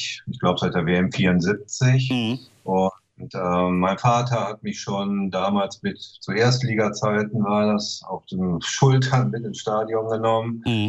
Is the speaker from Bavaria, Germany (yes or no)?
no; Herscheid, North Rhine-Westphalia, Germany; also born or lived in Wuppertal; Ich bin in Wuppertal geboren, aber aufgewachsen im wunderschönen Herscheid im Sauerland.